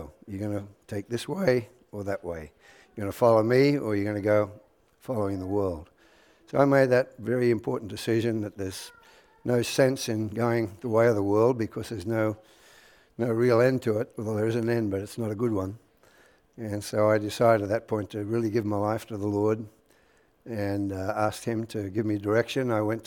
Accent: Sydney, New South Wales, Australia; So as you can see, this is my hometown. I grew up in Sydney. We call it the Big Smoke over there.

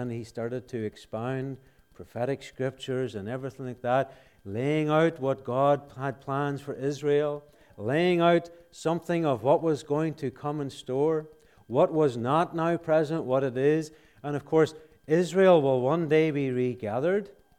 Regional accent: Ireland; I have a great respect for a man that I grew up hearing in Ireland.

